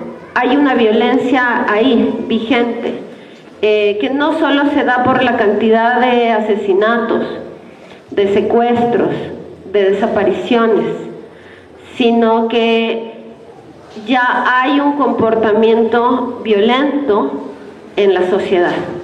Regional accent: Ecuador; venimos desde Ecuador a compartir la palabra, a compartir un poco a qué nos estamos enfrentando en Ecuador en los últimos años

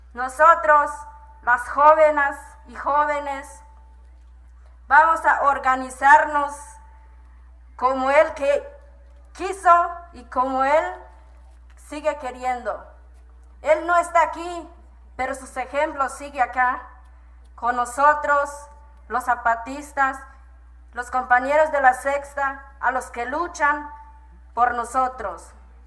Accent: Nueva Victoria, Chiapas, Mexico

